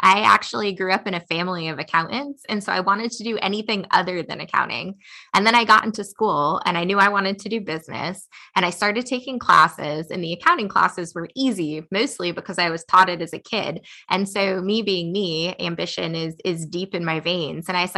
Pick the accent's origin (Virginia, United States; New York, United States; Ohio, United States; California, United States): New York, United States; On the Upper West Side.